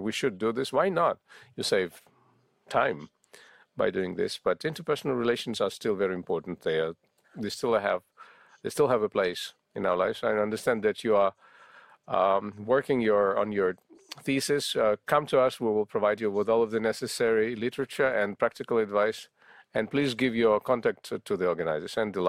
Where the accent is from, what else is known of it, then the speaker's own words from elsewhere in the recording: Orenburg Oblast, Russia; I'm from Orenburg Oblast.